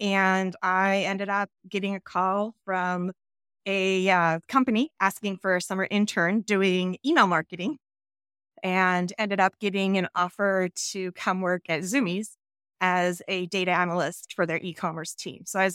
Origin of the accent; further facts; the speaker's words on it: Olympia, Washington, United States; also born or lived in Idaho; Yeah, so I was born in Idaho. Raised in Olympia, Washington, and ended up graduating high school early.